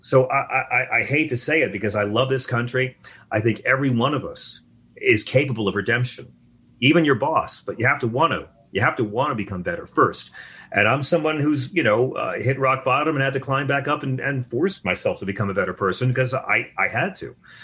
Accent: Long Island, New York, United States; I'm from Long Island.

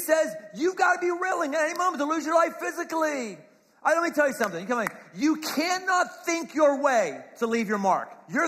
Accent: Pittsburgh, Pennsylvania, United States; I grew up in Pittsburgh at that time, and so I grew up watching this guy who was the captain, Jack Lambert.

